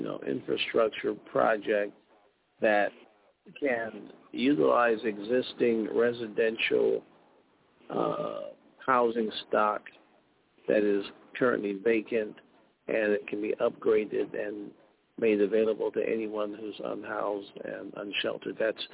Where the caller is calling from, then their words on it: Oakland, California, United States; Calling from Oakland.